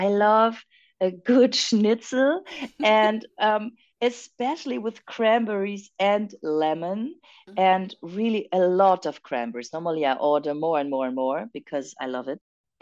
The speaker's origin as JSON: {"language": "English", "country": "France", "tie": "born or raised there", "said": "I speak French fluently and I was raised in France."}